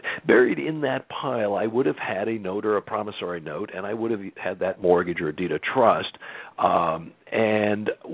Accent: the South, United States; accent: southern; Don't let my southern accent fool you there.

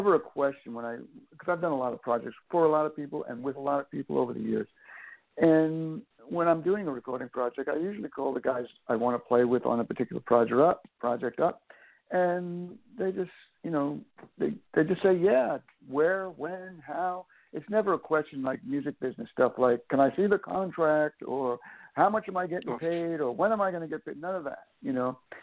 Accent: New York, United States; when I was growing up on Long Island and New York.

